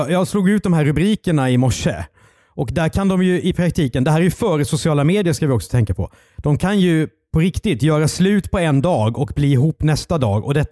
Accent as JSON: {"language": "Swedish", "town": "Karlskrona", "region": "Blekinge", "country": "Sweden", "tie": "born there", "said": "i Karlskrona där jag är född"}